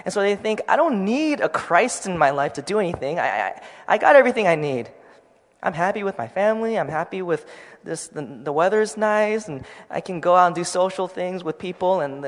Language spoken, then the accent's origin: English; Seattle, Washington, United States; But I'm from Seattle, so God's still working in Seattle, praise the Lord.